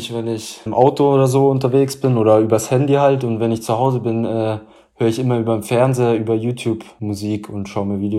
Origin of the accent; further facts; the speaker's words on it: Munich, Bavaria, Germany; ich bin zur Schule in München gegangen. Von daher ist es einfach meine Geburtsstadt und für mich die schönste Stadt Deutschlands.